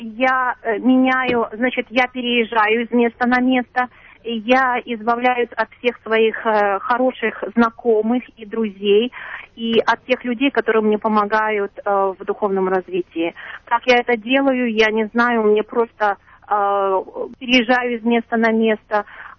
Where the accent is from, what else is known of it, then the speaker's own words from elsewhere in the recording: Nazarovo, Krasnoyarsk Krai, Russia; born there; день рождения 8 сентября 68 года. Да, 11 утра. Родилась в Красноярском крае, город Назарово.